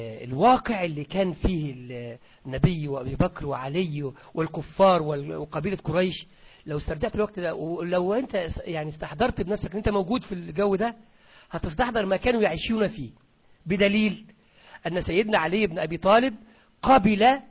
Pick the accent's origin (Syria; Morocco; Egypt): Egypt; أنا مصري، عندنا في مصر هنا